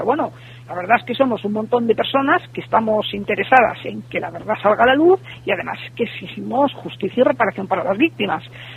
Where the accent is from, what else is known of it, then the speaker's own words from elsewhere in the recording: Tudela de Duero, Castile and León, Spain; En mi pueblo, en Tudela de Duero